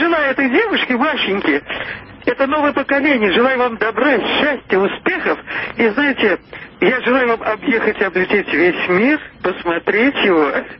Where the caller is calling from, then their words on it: Omsk, Omsk Oblast, Russia; Это Омск из-за Урала, уже пятый час скоро будет.